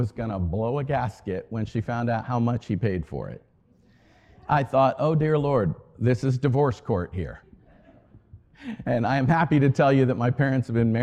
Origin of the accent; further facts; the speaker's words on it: Florida, United States; I grew up in South Florida, and I was playing out in the yard